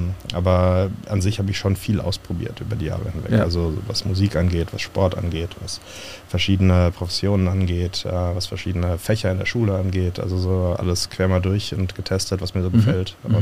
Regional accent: Frankfurt, Hesse, Germany; Ja, also ich bin im Frankfurter Raum aufgewachsen, Frankfurt am Main, nicht an der Oder.

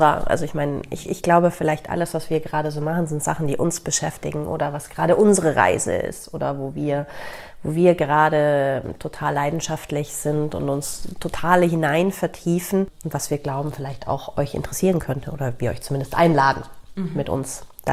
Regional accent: Italy; Also ich bin in Italien mit auch aufgewachsen

